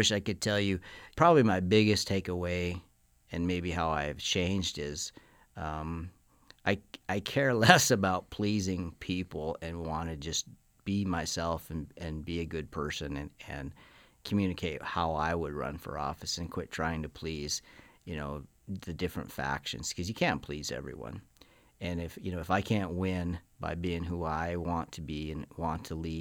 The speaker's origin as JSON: {"language": "English", "town": "Great Falls", "region": "Montana", "country": "United States", "tie": "born or raised there", "lives_now": "Billings, United States", "said": "And I live in Billings now. I grew up in Great Falls. Both my wife and I are from Great Falls."}